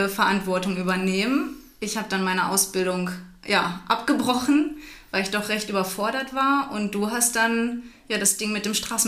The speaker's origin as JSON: {"language": "German", "country": "Germany", "tie": "born there", "said": "ich bin in Deutschland geboren, also mehr in so einem Dörfchen mit einer Schwester."}